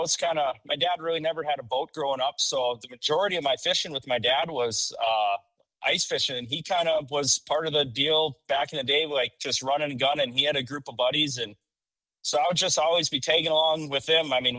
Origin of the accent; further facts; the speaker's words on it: Devils Lake, North Dakota, United States; Yeah, you know, I grew up in Devil's Lake, just about in Mulford's Bay, just about a mile from Woodland Resort.